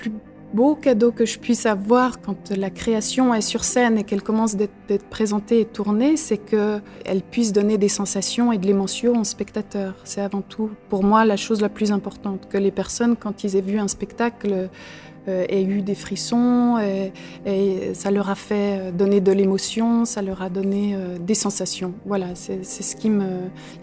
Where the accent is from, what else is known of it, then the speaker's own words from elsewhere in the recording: Jura, Switzerland; now in Geneva, Switzerland; je suis suisse, je suis jurassienne, mais je vis